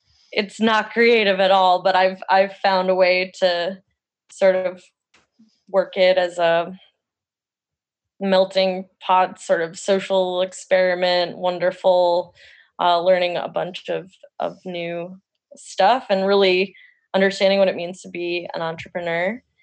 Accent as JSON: {"language": "English", "town": "Newport", "region": "Rhode Island", "country": "United States", "lives_now": "New Smyrna Beach, United States", "said": "So right now I live in New Smyrna Beach, Florida, and I'm originally from Newport, Rhode Island, or Middletown, Rhode Island, where we spent our amazing youth together."}